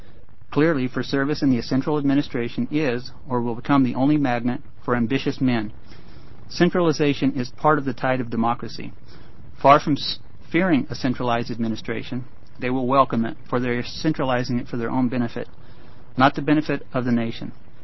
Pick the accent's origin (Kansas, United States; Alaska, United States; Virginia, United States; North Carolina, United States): Kansas, United States; also born or lived in Oregon; And by the way, I was born in Oregon. I'm a Webfoot. I grew up in Kansas, so I'm a Jayhawk.